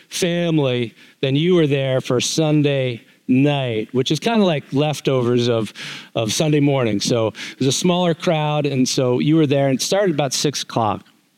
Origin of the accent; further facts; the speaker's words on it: Montvale, New Jersey, United States; So I grew up in Montvale, New Jersey, about a half hour, 45 minutes straight west of New York City. Pearl River, New York was right across the border, right next town next to us.